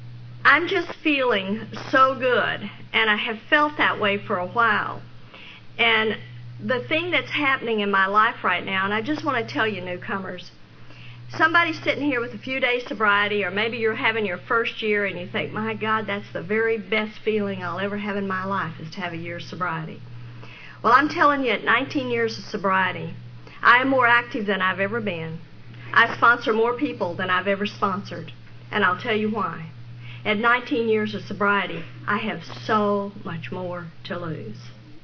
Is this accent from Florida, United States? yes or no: no; Texas, United States; because I was born and raised in Texas.